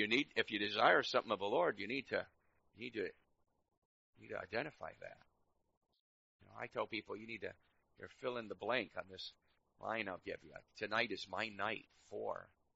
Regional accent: New York, United States; I was raised in New York. I'm rude, and I don't even know it.

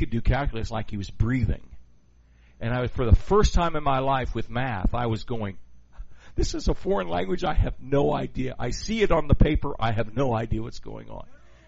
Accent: Ohio, United States; I got to Texas as quick as I could, but I'm glad I was raised in Ohio so I could learn how to read, write, and spell.

